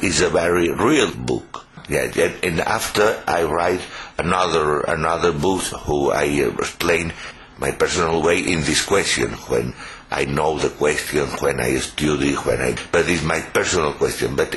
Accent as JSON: {"language": "English", "town": "Mallorca", "region": "Balearic Islands", "country": "Spain", "first_language": "Catalan", "second_language": "English", "said": "First, I write in Catalan, is our language in Mallorca"}